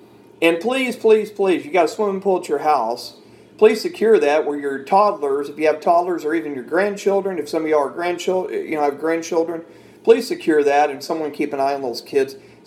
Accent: Fort Worth, Texas, United States; I grew up in Fort Worth all my life

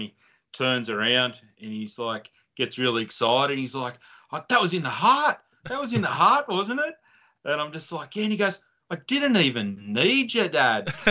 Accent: Tamworth, New South Wales, Australia; New South Wales, yeah.

